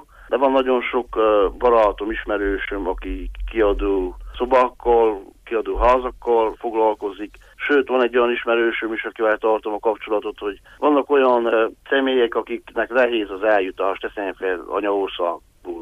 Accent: Baraolt, Covasna, Romania; Baróta, ahol születtem, és jelenleg is élek, Erdővidék központja, egy kis mezőváros.

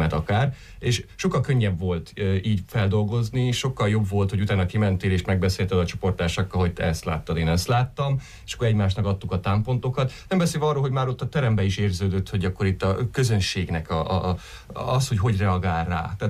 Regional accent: Miercurea Ciuc, Harghita, Romania; jártam Szeredában, ugye én csíkszeredai vagyok, jártam ott is moziba

